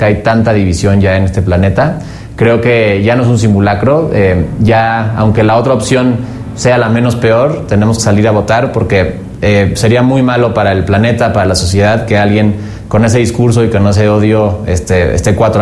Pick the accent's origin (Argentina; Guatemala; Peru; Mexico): Mexico; No lo veo algo tan mal como para fortalecernos como mexicanos.